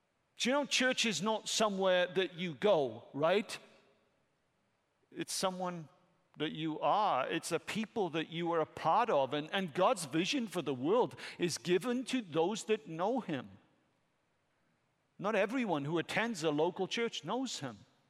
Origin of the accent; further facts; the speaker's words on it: Wales, United Kingdom; I'm Welsh, and Welsh people are said to be hardwired with passion and intensity.